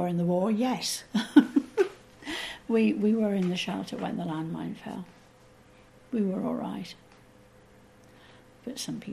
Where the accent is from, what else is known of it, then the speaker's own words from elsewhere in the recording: Leyland, North West England, United Kingdom; born there; I was born in Leyland in Lancashire, where they used to make Leyland buses, in 1932.